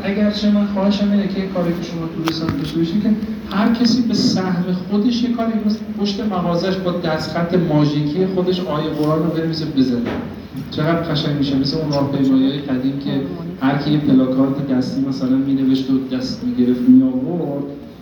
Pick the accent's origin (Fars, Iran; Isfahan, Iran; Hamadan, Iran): Hamadan, Iran; accent: Hamadani; ما همدانی ها متاسفانه بیرون هم بریم این لحجمون رو ازاره مخفی میکنیم که نگر ما همدانی هستیم